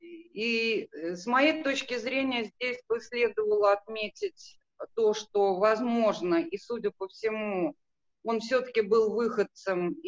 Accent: Armenia; Ну, это самое, выступлю как вульгарная армянка.

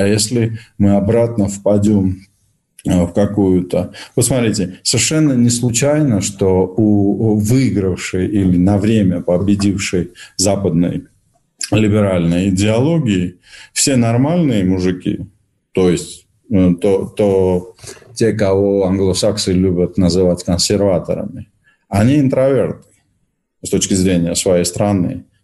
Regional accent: Georgia; здесь я говорю как грузин, искренне любящий русскую культуру

